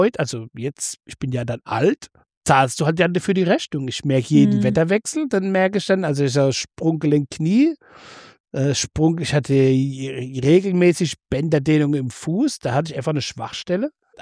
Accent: Rhineland-Palatinate, Germany; ich bin ja hier in der Pfalz groß geworden.

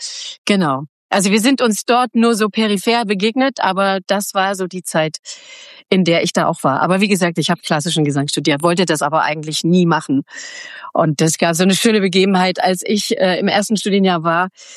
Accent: Halle, Saxony-Anhalt, Germany; Ich bin in Halle an der Saale geboren und bin da auch aufgewachsen.

